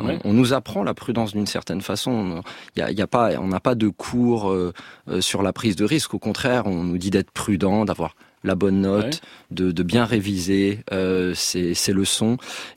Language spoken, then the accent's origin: French; Burundi; J'ai grandi au Burundi, où les enfants on apprend vraiment le respect de l'adulte.